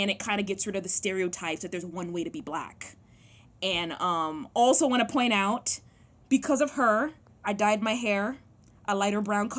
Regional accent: New York, United States; I grew up in the Upper East Side.

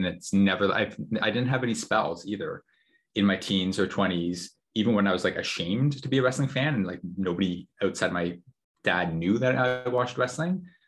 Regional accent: Canada; first favorite wrestler, Bret Hart, because born and raised in Canada in the 90s, you know, like I was 11 when he was doing the anti-American gimmick, and like all of Canada was worshiping at his feet at that time.

